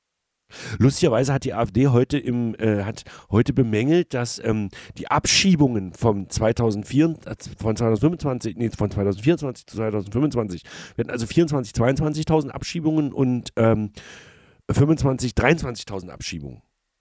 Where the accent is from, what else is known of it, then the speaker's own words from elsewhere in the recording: Saxony-Anhalt, Germany; hier in Sachsen-Anhalt, ich gehe jetzt nicht, weil es jetzt mein Heimatland ist